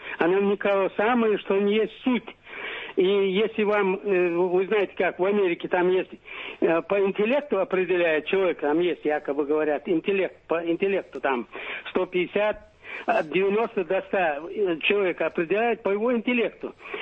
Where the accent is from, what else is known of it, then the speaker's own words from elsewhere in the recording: Chechnya, Russia; now in Moscow, Russia; Я из Чечни.